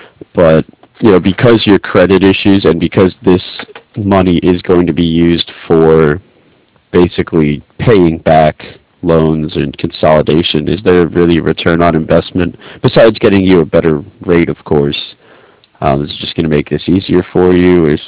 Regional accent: New York, United States; Yeah, I'm originally from the New York area, so I'm pretty familiar with what it's like as far as winter seasons go.

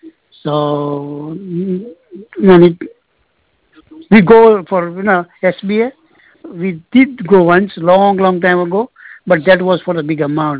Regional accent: India; moved away; way back in my country, I'm from India. So

